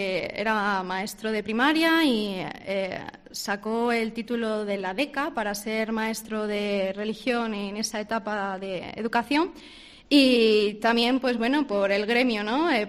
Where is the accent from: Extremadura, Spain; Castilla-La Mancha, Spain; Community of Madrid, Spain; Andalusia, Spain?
Extremadura, Spain; Plasencia; Y sí, también procedo de Plasencia.